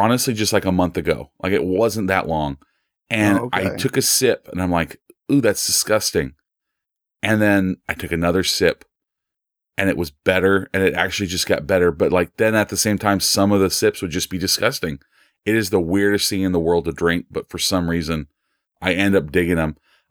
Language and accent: English; California, United States; This is going to totally out me as a Californian.